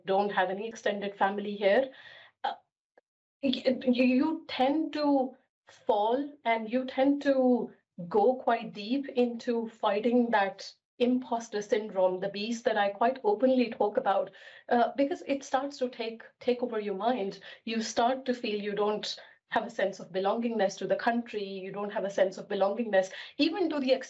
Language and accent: English; India; English is a second language; moved away as an adult; now in United Kingdom; So I come from India. I spent all my childhood and early part of my teens or prior to 30s in India. I moved to the UK in 2015.